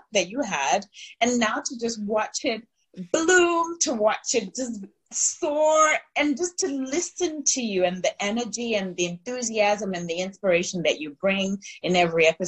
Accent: Zimbabwe; So I was born and raised in Zimbabwe, and I literally was born in a mud hut with no running water, no electricity.

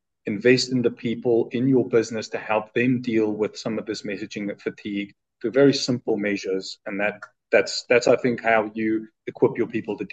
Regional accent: South Africa; born there; I was born in South Africa. My dad is, he came from a military background.

